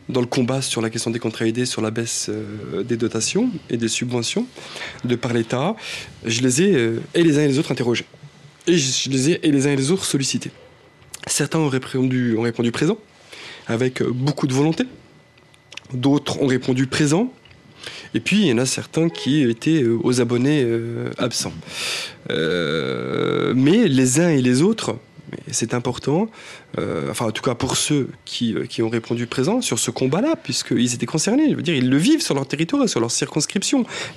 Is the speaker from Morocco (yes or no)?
yes; Morocco; born there; moved away; pour parler de la situation du Maroc et des classes, et des différences de classes dans mon pays natal.